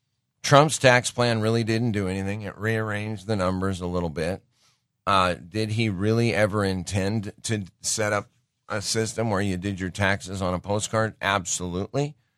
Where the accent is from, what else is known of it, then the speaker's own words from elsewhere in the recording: Montana, United States; I grew up in Montana, and from the time I was a little kid, I got to shoot a gun.